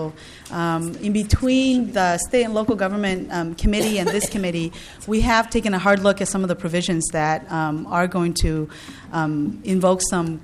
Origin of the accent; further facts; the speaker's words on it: Saint Paul, Minnesota, United States; I'm a Minnesotan, and I'm a proud St. Paulite.